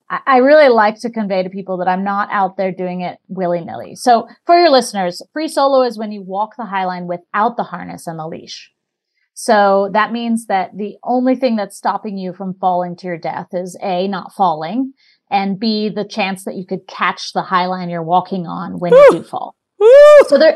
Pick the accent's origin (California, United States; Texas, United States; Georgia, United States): Texas, United States; Austin; I discovered slacklining in a park. I'm from Austin, Texas. And I was 19 and I was bopping around in a park